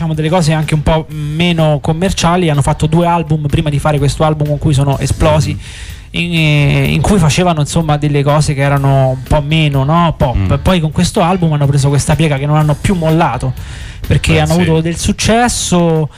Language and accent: Italian; Latina, Lazio, Italy; Io so di Latina, mentre magari, sai, se sei di San Diego, no? Los Angeles